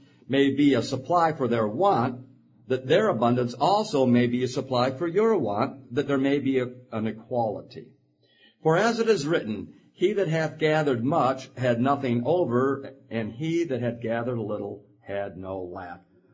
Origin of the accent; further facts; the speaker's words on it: United States; born there; I was born in America. I was born in a decent family.